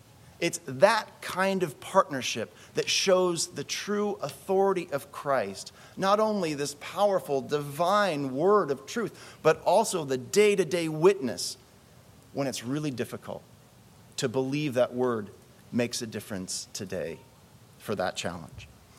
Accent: United States; accent: American; now in Germany; if I show up as an American with my accent that still persists after 20 years

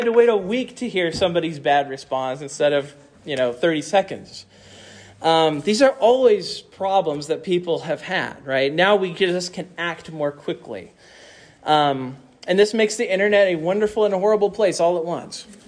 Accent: Stafford, Kansas, United States; My hometown had its own Facebook. It was called the newspaper. And it was a town that was 1 mile by 1 mile. We had 5,000 people that lived in Stafford, Kansas.

